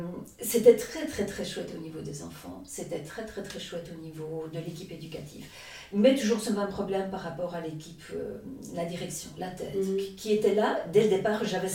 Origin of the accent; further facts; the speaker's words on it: Charleroi, Wallonia, Belgium; moi je suis Carolo. Donc j'ai eu un peu de mal au départ de quitter ma famille